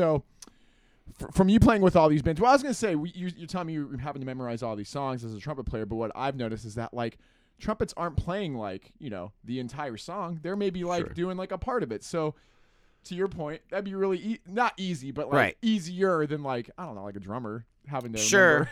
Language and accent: English; Utah, United States; when I was growing up in Utah, I mean, there wasn't really anybody, like, in my hometown.